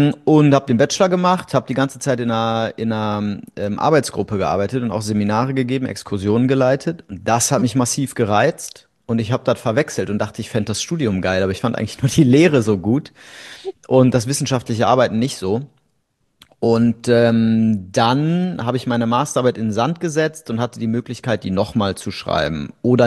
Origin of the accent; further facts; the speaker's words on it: Bonn, North Rhine-Westphalia, Germany; Naja, also ich komme aus Bonn, aus dem Rheinland.